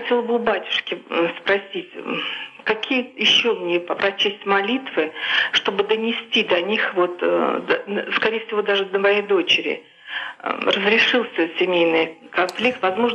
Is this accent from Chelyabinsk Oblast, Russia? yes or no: no; Tolyatti, Samara Oblast, Russia; я из Тольятти.